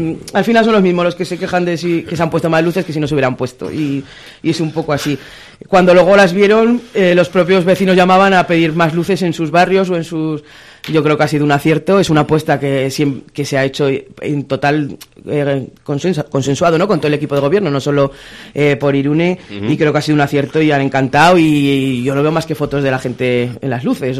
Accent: Spain; somos españoles

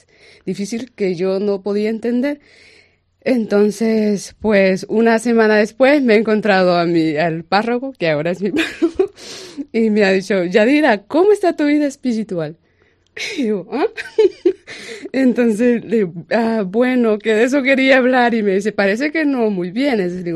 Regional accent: Honduras; now in Spain; Yo soy de Honduras y llevo 4 años aquí en España.

